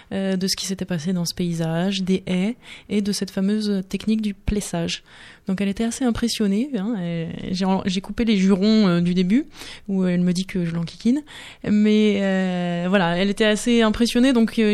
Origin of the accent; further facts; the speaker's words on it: Bourgogne-Franche-Comté, France; moved away; je suis transplantée. Je ne suis pas d'ici à l'origine, je viens de Bourgogne.